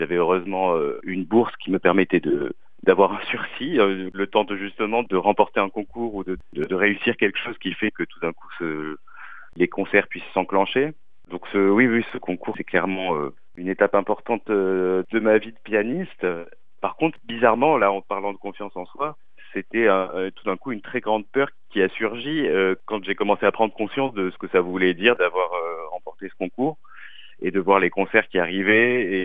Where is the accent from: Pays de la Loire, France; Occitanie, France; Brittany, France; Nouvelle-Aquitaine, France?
Occitanie, France; Toulouse; c'était un peu dans cette ambiance-là que j'ai grandi aussi